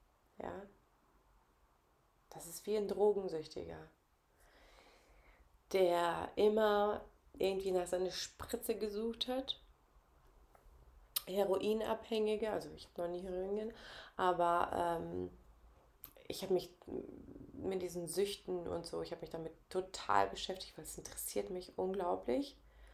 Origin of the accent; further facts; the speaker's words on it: Kazakhstan; ich komme ja aus Kasachstan